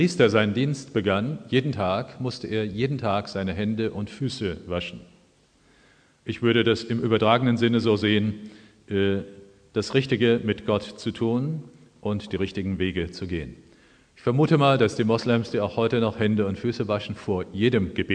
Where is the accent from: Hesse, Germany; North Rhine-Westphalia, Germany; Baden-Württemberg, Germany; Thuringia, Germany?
Hesse, Germany; im Taunus, wo ich herkomme